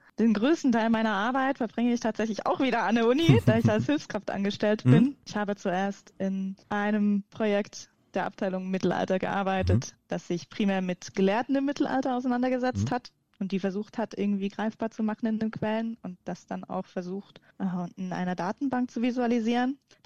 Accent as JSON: {"language": "German", "region": "Bern", "country": "Switzerland", "tie": "born or raised there", "said": "Genau, ich bin in der Nähe von Bern aufgewachsen, habe dann auch da das Studium begonnen"}